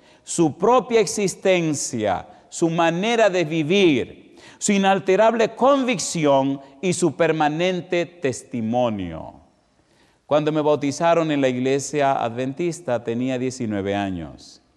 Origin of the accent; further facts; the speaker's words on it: Dominican Republic; siendo como soy, dominicano de sangre caliente